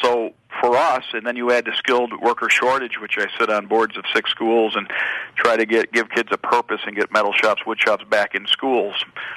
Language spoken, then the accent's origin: English; Buffalo, New York, United States; we're from Buffalo, so I flew down to Tampa to see the Buffalo Bills game